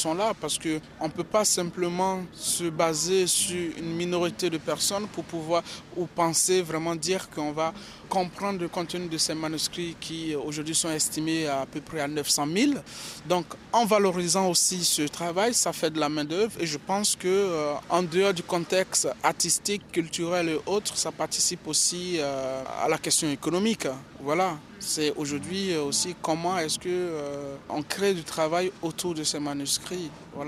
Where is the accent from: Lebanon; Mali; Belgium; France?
Mali; Moi, en tant que Malien lambda